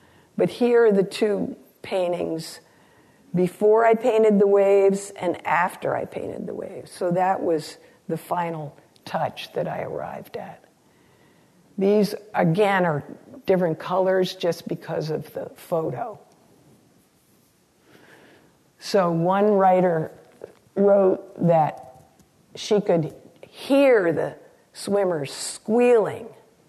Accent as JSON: {"language": "English", "region": "New England", "country": "United States", "tie": "born or raised there", "said": "I grew up in New England in a family that didn't go to Florida."}